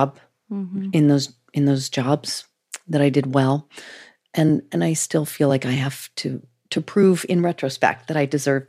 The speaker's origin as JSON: {"language": "English", "region": "Idaho", "country": "United States", "said": "I'm from Idaho and like many generations. And I live in like the coastal elite thing, the bubble of it all."}